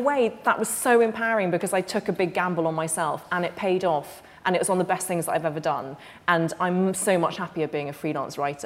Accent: London, United Kingdom; I am a Londoner, and it's such an incredible city, but in some respects, it's a hard city.

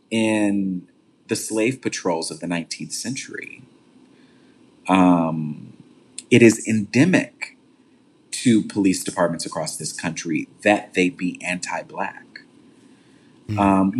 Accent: Fort Worth, Texas, United States; was killed in my hometown of Fort Worth, Texas

